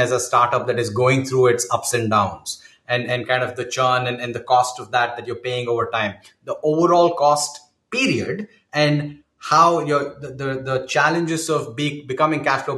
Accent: India; English is a second language; moved away as an adult; now in United States; And I'm Indian. I grew up in India. So I have a cultural affinity there.

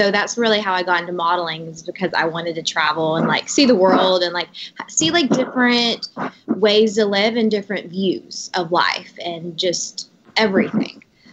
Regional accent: Knoxville, Tennessee, United States; So I grew up like in Knoxville. Like it's definitely more like a smaller town. I grew up like more conservatively.

